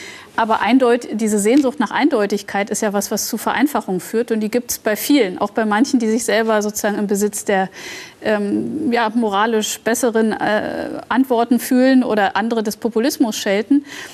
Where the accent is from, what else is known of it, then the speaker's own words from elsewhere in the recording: East Germany, Germany; Das ist für mich als Ostdeutsche zum Beispiel auch was Emotionales